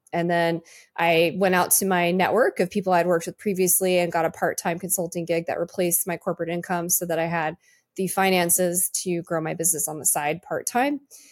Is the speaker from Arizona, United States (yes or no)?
no; Chicago, Illinois, United States; now in Raleigh, United States; I'm actually from Chicago, but I call North Carolina home. I've been here for a long time. My nephews live here, and so I moved back here to be near them.